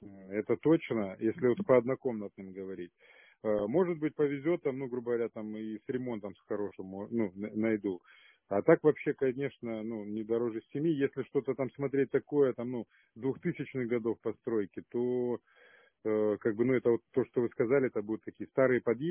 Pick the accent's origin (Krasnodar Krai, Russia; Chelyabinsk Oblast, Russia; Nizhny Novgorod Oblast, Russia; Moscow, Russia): Krasnodar Krai, Russia; Krasnodar; Я сам из Краснодара, я родился в центре, там где здание с часами, театр драмы